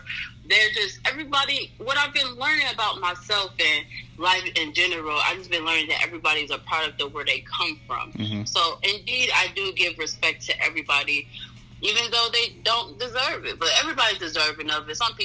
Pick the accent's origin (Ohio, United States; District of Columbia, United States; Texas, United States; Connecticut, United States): Ohio, United States; Cleveland; I'm from Cleveland.